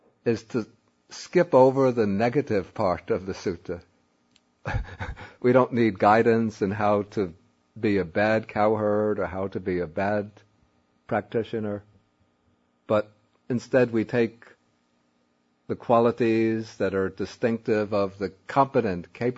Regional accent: Brooklyn, New York, United States; somewhat like I grew up in Brooklyn, New York. I know nothing about looking after a herd of cattle.

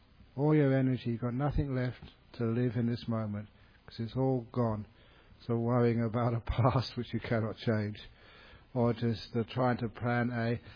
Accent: England, United Kingdom; which is a very, almost makes me angry, being an English monk.

